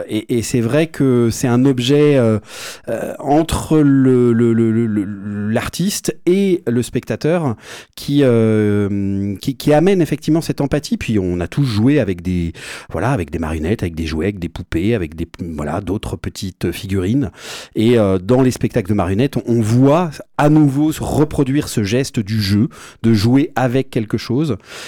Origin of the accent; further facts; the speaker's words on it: France; En tant que Français, on ne peut plus trop aller là-bas.